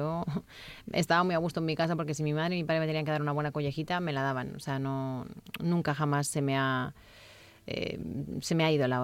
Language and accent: Spanish; Catalonia, Spain; siempre he sentido el apoyo por mi gente de Cataluña y mi tierra al final